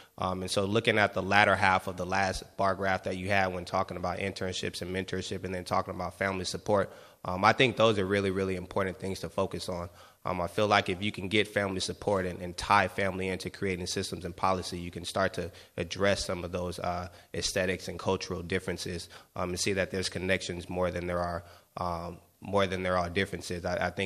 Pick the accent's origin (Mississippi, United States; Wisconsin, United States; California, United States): California, United States; Oakland; I grew up in East Oakland.